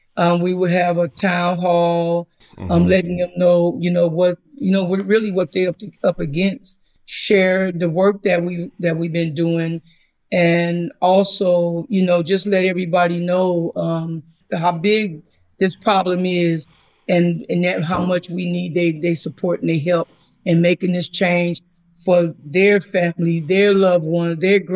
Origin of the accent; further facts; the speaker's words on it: Los Angeles, California, United States; You know, I grew up in Watts. I'm still a part of my community because I still have a lot of family live there.